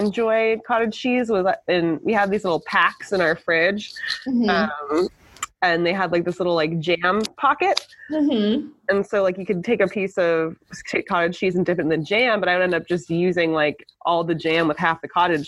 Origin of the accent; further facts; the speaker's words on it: California, United States; There's a little candy shop where I grew up in California